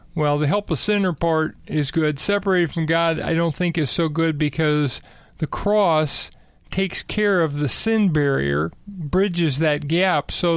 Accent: Arcadia, California, United States; which is based in Pasadena, California, right next to where I grew up in Arcadia, California.

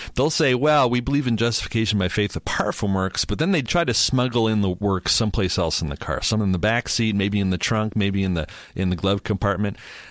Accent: Canada; I'm from Canada originally

